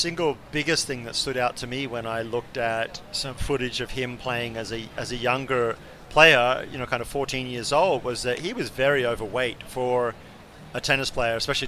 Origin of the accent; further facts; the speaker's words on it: Australia; Like, to as a junior growing up in Australia, to go and play any of the big, really tough tournaments against other international players, you have to be on a plane for at least 13 or 14 hours.